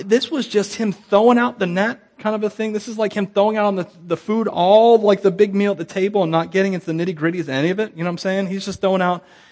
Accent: Wauchula, Florida, United States; I grew up in Wachula. You can't get much more American than being from Wachula

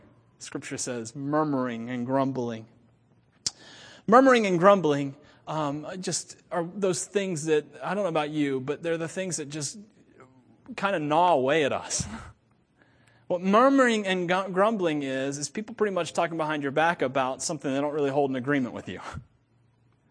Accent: Wauchula, Florida, United States; Everyone in their world thinks that I'm from Waimama. I'm from Wachula.

